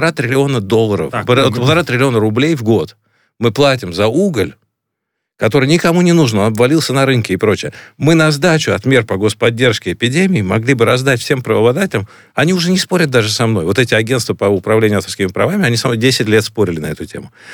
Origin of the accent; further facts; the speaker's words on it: Russia; Я из России. Это значит, меня уже практически как бы меня косо смотрят везде.